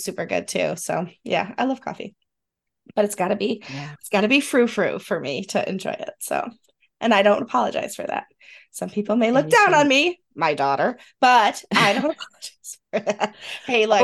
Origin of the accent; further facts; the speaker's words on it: New York, United States; accent: Western New York; I know I have a Western New York accent. I don't have a Bronx or Long Island accent.